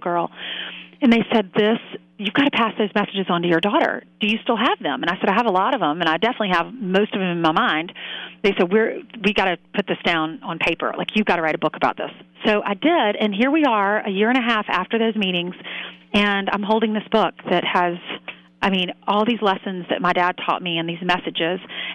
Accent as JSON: {"language": "English", "region": "South Carolina", "country": "United States", "tie": "born or raised there", "lives_now": "New York City, United States", "said": "But I grew up down in South Carolina, like I said, and we climbed the magnolia trees."}